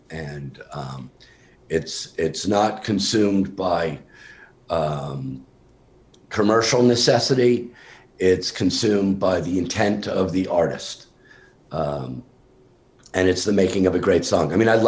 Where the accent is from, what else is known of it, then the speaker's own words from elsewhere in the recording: Vermont, United States; growing up in Vermont, we would go to bluegrass festivals and fiddle contests all the time.